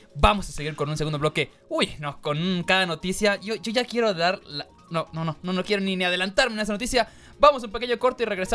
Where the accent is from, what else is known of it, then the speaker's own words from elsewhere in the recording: Mexico; así somos igual los mexicanos con países especialmente orientales